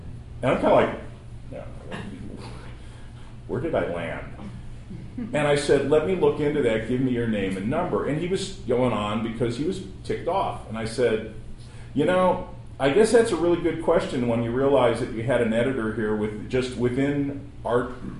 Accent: Los Angeles, California, United States; I'm from Los Angeles, born and raised, and I've got a weird career path.

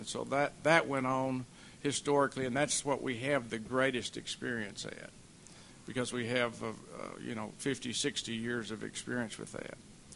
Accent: Texas, United States; When I grew up here in Texas, and I was educated here at Texas Tech. I just recently came back to this area.

